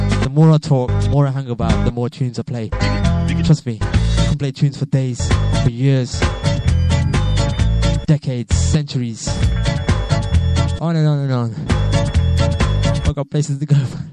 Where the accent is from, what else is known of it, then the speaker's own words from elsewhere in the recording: Coventry, West Midlands, United Kingdom; you know I come from Coventry, you know what I'm saying?